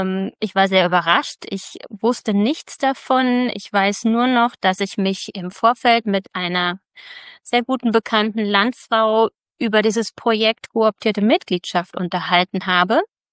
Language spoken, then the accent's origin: German; Bad Berleburg, North Rhine-Westphalia, Germany; Ich komme aus Bad Berleburg. Das liegt im Kreis Siegen-Wittgenstein. Und dieser Rum wiederum liegt im südlichsten Zipfel des gesamten Westfälisch-Lippischen Landfrauengebietes. Ich bin verheiratet, bin 47 Jahre alt